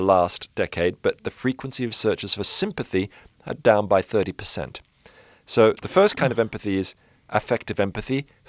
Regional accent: Sydney, New South Wales, Australia; as a young boy growing up in Australia in Sydney in the suburbs.

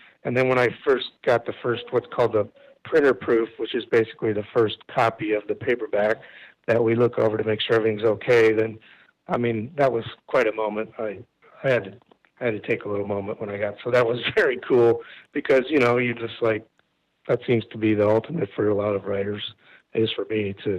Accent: Lake Park, Iowa, United States; I grew up in Lake Park, which is, as you know, it's 15 miles from Arnold's Park where the Tipsy House is.

